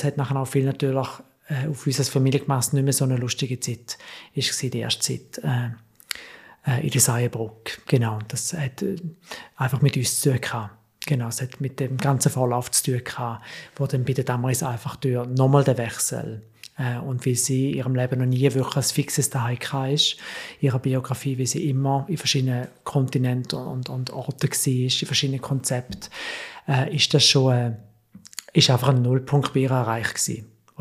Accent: Switzerland; now in Germany; ich muss als Schweizer, als … zurück, wo ich aufgewachsen bin

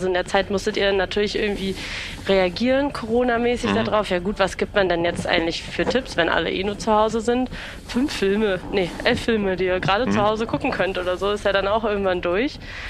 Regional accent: Berlin, Germany; ich komme auch aus Berlin

